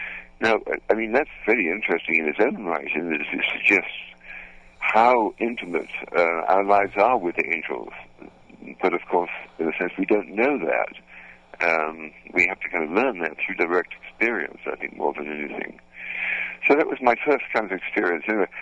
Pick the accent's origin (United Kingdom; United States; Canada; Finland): United Kingdom; London; born there; I was born in London in the war, in the beginning of the war.